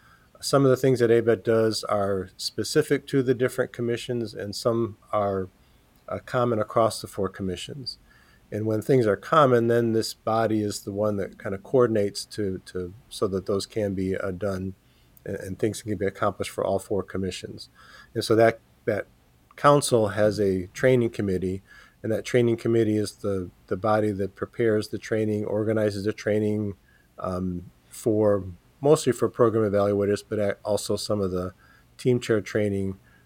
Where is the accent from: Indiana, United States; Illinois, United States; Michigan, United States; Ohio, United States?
Illinois, United States; moved away as an adult; now in Auburn, United States; So I'm originally from Illinois. Went to University of Illinois and the University of Pennsylvania